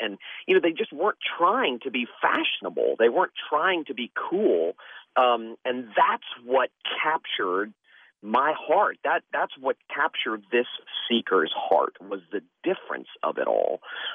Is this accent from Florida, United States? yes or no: yes; Florida, United States; And growing up in South Florida, drank deeply from the wells of this world.